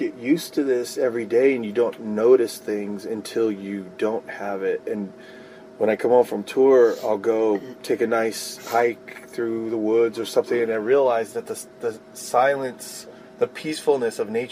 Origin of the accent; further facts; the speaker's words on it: New Jersey, United States; On the East Coast, where I grew up in New Jersey, they have storms every night in the summer.